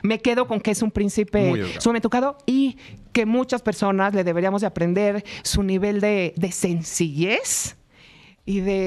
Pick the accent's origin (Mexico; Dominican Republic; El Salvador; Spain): Mexico; Soy de México, le digo en francés, y amamos en México, Mónaco